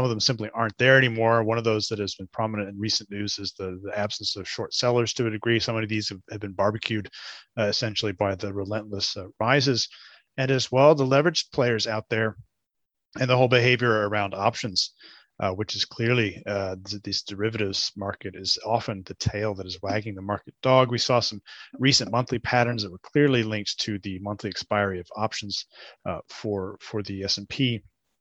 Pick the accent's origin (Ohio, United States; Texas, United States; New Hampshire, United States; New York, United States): Texas, United States; Houston; I'm from Houston, Texas.